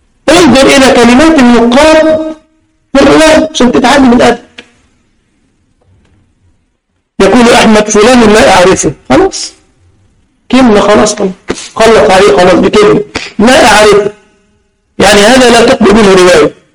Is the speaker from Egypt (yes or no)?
yes; Egypt; زي ما قلت لكم والله انا سيدي اخ خطيب مسجد عندنا في مصر